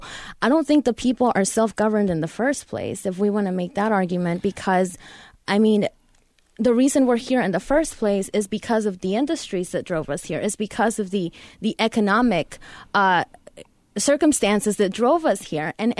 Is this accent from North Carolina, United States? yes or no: yes; North Carolina, United States; we are part of making North Carolina better. I mean, I think, you know, I grew up here. I know no other place as my home.